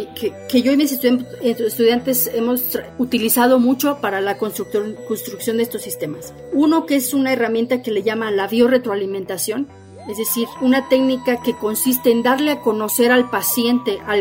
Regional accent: Mexico; que el beneficio fuera para mi país. Entonces así es como empecé a buscar un lugar aquí en México donde hacer investigación

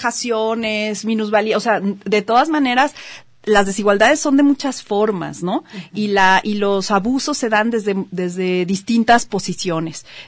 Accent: Jalisco, Mexico; no digamos como mexicanos y como jaliscienses

